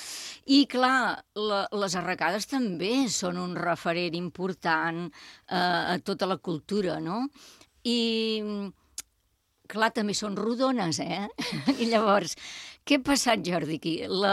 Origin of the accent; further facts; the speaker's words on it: Paris, Île-de-France, France; Sí, jo sóc de París i, per tant, per mi m'encanta.